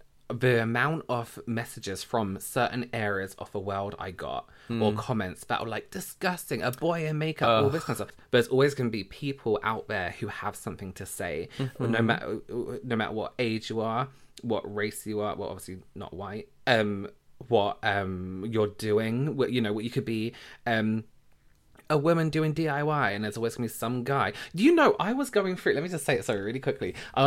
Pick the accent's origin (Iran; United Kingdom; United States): United Kingdom; England; We aren't from Wales. We're from England.